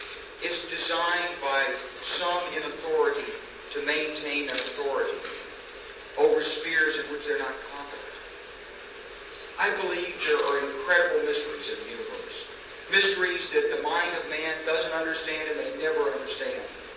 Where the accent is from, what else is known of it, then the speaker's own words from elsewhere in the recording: Arkansas, United States; You know, when I was growing up in Arkansas, everyone read about the Scopes trial in Tennessee in 1924.